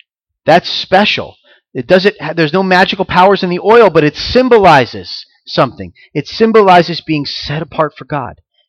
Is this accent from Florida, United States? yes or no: yes; Florida, United States; You know, I'm from Florida, so there was all these surfing stuff.